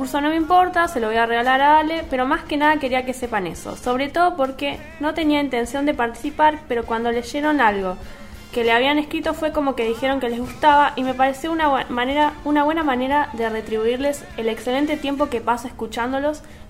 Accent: Mendoza, Argentina; Soy de Mendoza.

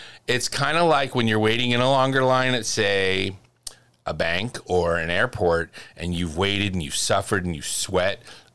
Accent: Northeast, United States; now in California, United States; See, I grew up in the Northeast where weather was vastly different.

